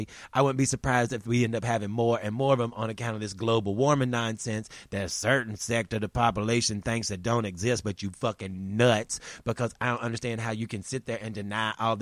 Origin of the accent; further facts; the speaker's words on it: East Coast, United States; I come from that side of the world. I grew up over there on the East Coast where the hurricanes happen. Over here in the West Coast, we get the earthquakes.